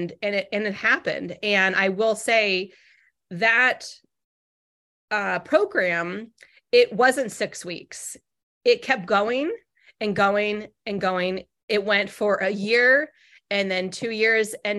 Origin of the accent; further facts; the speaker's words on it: California, United States; So when I grew up in Northern California, from the age of 2 to 12. So my formative years, I suppose, were, you know, in California.